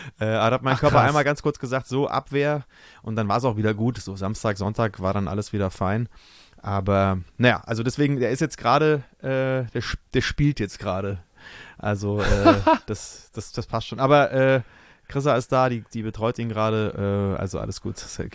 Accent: Bavaria, Germany; ich bin ja Franke, wie du weißt, sind wir ja beide

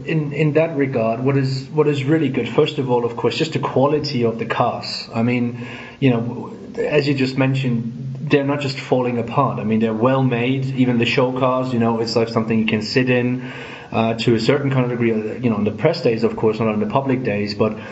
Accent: Germany; obviously I'm from Germany

